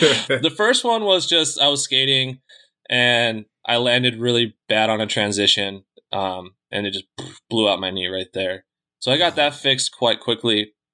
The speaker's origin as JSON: {"language": "English", "town": "Eureka", "region": "Montana", "country": "United States", "tie": "born or raised there", "lives_now": "Los Angeles, United States", "said": "Born and raised in Montana in a small little logging town, kind of in the northwest corner, pretty much right on the Canadian border."}